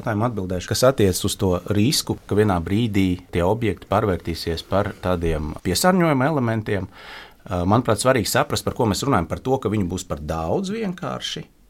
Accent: Riga, Latvia; Es pats, būdams rīdzinieks

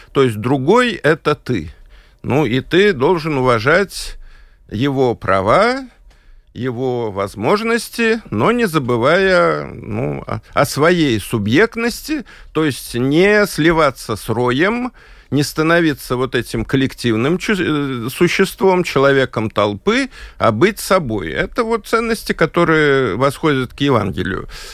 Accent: Riga, Latvia; Родом я из Риги. Предки, там сложная семейная история, одна русская линия, другая русско-литовская

